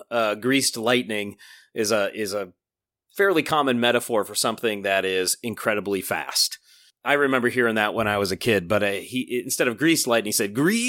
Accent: Midwest, United States; now in Western US; And of course, I'm from the Midwest. So in those two parts of the world, Northeast and Midwest, I always heard pop growing up.

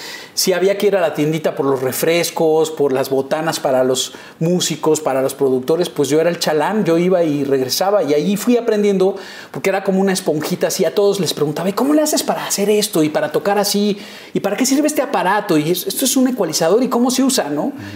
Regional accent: Mexico City, Mexico; born or raised there; also born or lived in Mérida

